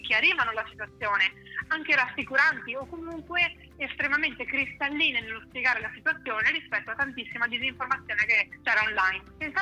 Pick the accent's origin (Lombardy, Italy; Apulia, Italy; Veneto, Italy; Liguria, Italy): Veneto, Italy; Bassano del Grappa; Io sono di Bassano del Grappa, quindi sono veneta, anche se lavoro a Milano, ma mi trovavo in Veneto appunto per il weekend.